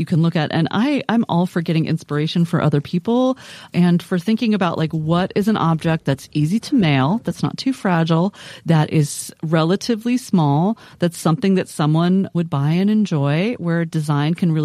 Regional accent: Midwest, United States; I'm a Midwesterner. We just don't do that.

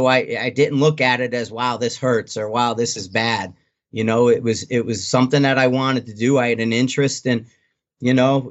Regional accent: Shelton, Connecticut, United States; also born or lived in Bridgeport; Originally I'm from Bridgeport, which is city, you know, but we moved when I was younger to a place called Shelton, Connecticut, which is the dairy farm areas.

